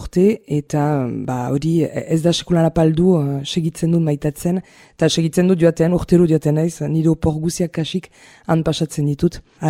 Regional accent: Bayonne, Nouvelle-Aquitaine, France; Basque is a second language; Baionakoa naiz. Eta berrogeita lau urte ditut. Baionan sortu, euskara ikasi

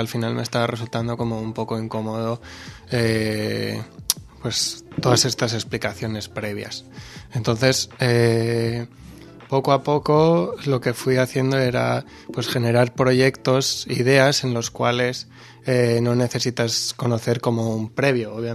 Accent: Valencia, Valencian Community, Spain; es un proyecto para una ciudad que ha sido la ciudad de Valencia durante mi adolescencia

